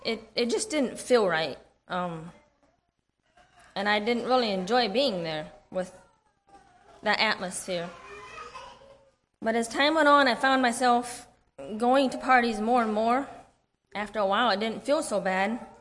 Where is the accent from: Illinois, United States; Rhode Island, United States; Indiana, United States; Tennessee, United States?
Indiana, United States; Grayville; I grew up in Grayville, Indiana. … I was the oldest of 9 children.